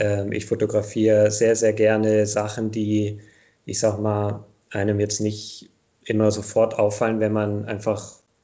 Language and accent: German; Kiel, Schleswig-Holstein, Germany; also born or lived in Greece; Genau, ich bin aus Kiel, aus dem hohen Norden